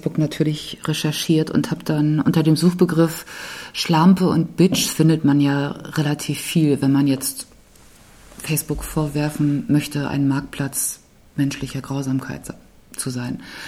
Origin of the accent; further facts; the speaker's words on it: Germany; Ja, unter Marschmusik als Deutscher.